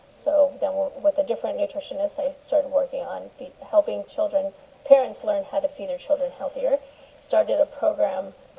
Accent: Hollister, California, United States; In Hollister. I grew up in Hollister.

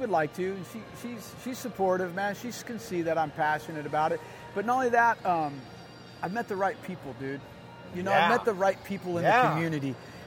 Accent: Lake Tahoe, California, United States; I grew up in Lake Tahoe, California. My dad was a mechanic. Fireman. I loved music.

